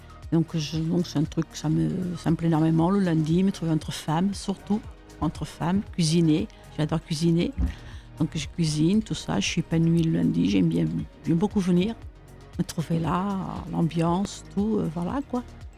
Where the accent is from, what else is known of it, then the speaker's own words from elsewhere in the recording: Portugal; now in Évreux, France; ça fait quand même 52 ans que je suis à Évreux, je suis portugaise, et donc mes parents m'ont amené à Évreux